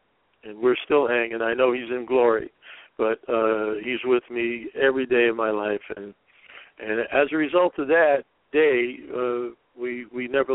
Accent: Pelham, New York, United States; And that vision came to me right in my hometown of Pelham, Mount Vernon

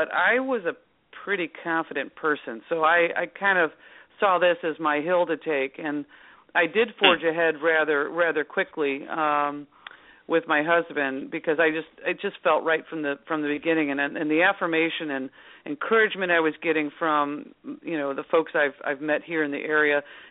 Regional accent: St. Charles, Illinois, United States; Came back to my hometown area in Batavia, Illinois. I grew up in St. Charles, Illinois.

